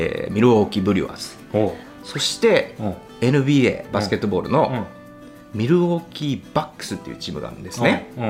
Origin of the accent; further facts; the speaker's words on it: Hitachi, Ibaraki, Japan; also born or lived in Neenah, United States; 日立の僕の実家、ピンポイントの実家と、鹿島市でピンポイントの住所、と僕が当時住んでたウィスコンシン州の、ニーナっていうところの住所